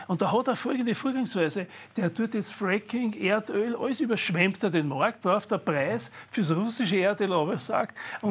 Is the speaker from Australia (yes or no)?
no; Austria; ich bin Österreicher.